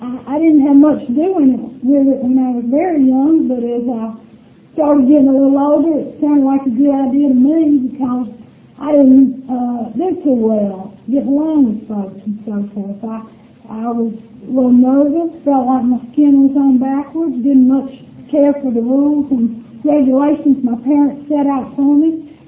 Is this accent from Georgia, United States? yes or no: no; Alabama, United States; born or raised there